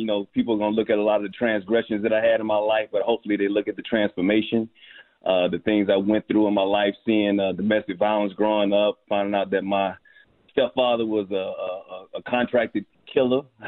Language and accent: English; Alabama, United States; also born or lived in Bronx, New York; Yeah, I was born in the Bronx. I'm always going to be a New York dude, but Alabama is where my roots are. You know, that's where my formative years of my life. So I call myself a kind of a country boy.